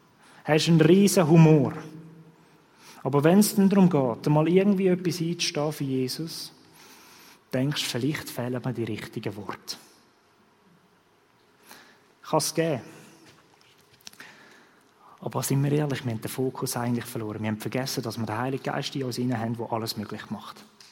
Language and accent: German; Switzerland; Und in dem sind wir sehr gut als Schweizer.